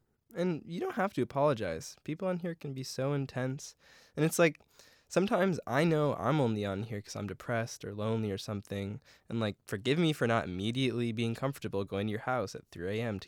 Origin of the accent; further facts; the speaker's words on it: Kansas, United States; I'm from Kansas originally, so yeah, not really cut out for the city either.